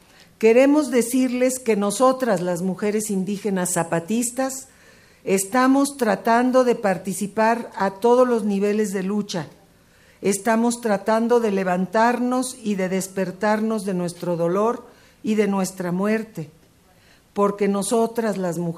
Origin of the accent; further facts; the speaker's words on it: Mexico; sobre todo la mía como mujer y como mexicana.